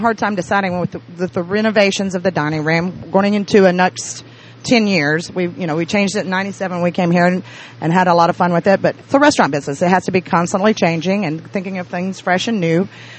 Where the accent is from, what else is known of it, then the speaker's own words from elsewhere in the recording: Alabama, United States; also born or lived in Tennessee; I am. I'm originally from Alabama. I moved here from Tennessee with Bob in 97.